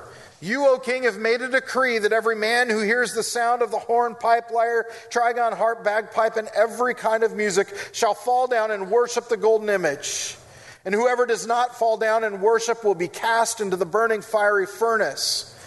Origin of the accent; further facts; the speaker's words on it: California, United States; But, I mean, growing up in California, I saw lots of egos many times over.